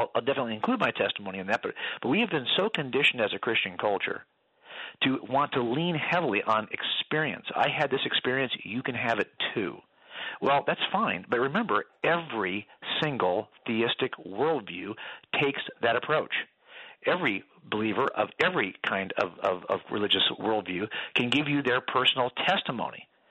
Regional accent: California, United States; I could tell you that I'm a Californian. I can make that case for why I'm a Californian. I can tell you I was born here. I can tell you that I lived here my entire life.

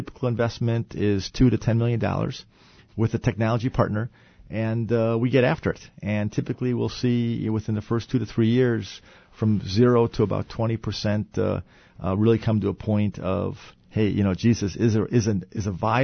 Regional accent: Chicago, Illinois, United States; I grew up in the South Side of Chicago in a neighborhood that had a massive racial change from Irish Catholic to about 90% black. I learned to live as minority.

